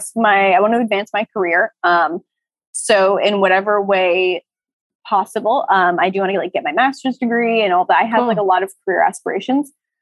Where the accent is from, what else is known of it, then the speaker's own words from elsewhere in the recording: Rhode Island, United States; I'm from Rhode Island.